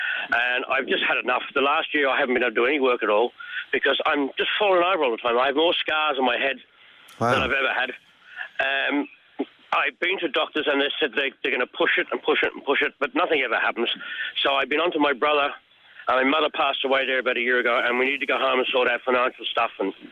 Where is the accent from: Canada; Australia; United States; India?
Australia; now in Ireland; I am Australian.